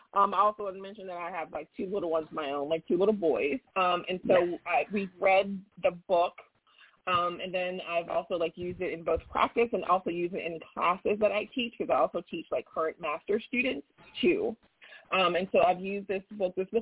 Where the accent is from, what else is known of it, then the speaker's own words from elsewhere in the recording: Virginia, United States; Again, I said I'm from Virginia. I live in Virginia